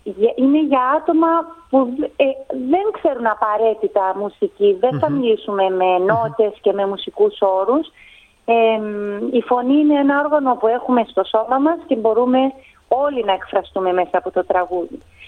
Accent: Cyprus; also born or lived in London, United Kingdom; Γεννήθηκα και μεγάλωσα στην Κύπρο από μητέρα Ελλαδίτισσα, από την Έδεσσα, και Κύπριο πατέρα. Σπούδασα στο Λονδίνο μουσική, έμεινα εκεί για 8 χρόνια. Και έπειτα επέστρεψα στο νησί

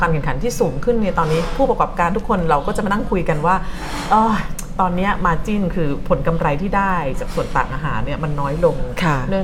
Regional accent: Southern Thailand, Thailand; แต่ดิฉันเป็นคนใต้ก็จะเน้นความเป็นใต้หน่อยว่าอาหารจะค่อนข้างสตรอง

